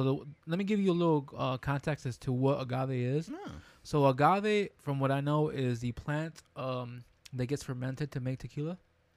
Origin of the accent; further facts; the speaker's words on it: Canada; I'm a Canadian